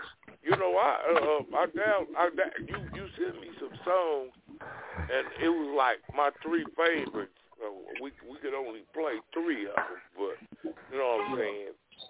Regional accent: Los Angeles, California, United States; I'm from Cali. I'm from L.A., yeah.

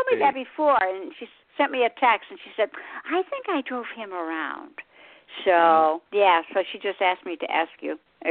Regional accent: Michigan, United States; I came from Michigan originally. And I always say it's the land of ice and snow. And I would never go back. I did go back 2 years ago.

